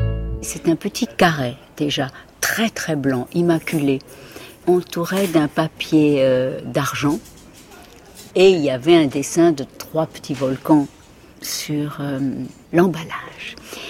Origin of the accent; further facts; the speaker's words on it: Mexico; French is a second language; J'ai été élevée au Mexique pendant 18 ans